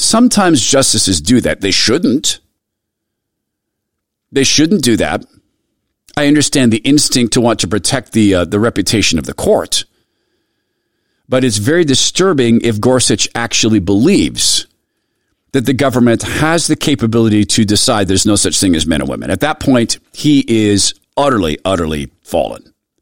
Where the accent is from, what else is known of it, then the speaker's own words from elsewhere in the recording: Spokane, Washington, United States; When I grew up in Spokane, Washington, I was with teens, like all teens, hang out with teens.